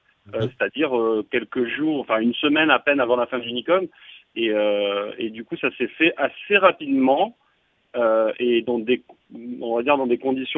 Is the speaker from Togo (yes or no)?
no; Montauban, Occitanie, France; now in Paris, France; moi, je suis originaire de Montauban, et puis j'ai fait mes études en cinéma et en audiovisuel à Toulouse. Et puis, sorti de mes études, je suis monté à Paris pour travailler